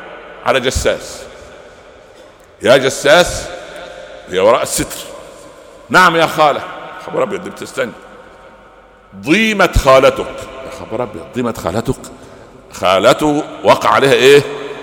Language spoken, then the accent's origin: Arabic; Upper Egypt, Egypt; انا اعرف قبائل عربية كان عندنا في الصعيد يعني